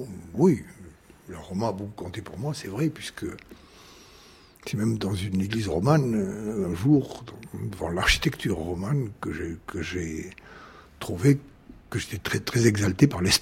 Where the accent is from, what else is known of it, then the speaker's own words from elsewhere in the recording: Rodez, Occitanie, France; born there; vous rapprochez de mon lieu d'origine. Sylvanès, c'est dans l'Aveyron. Et je suis né à Rodez.